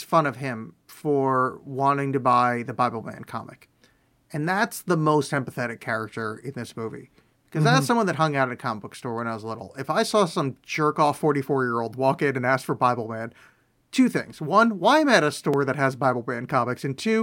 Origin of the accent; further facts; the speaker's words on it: East Coast, United States; I'm from the East Coast.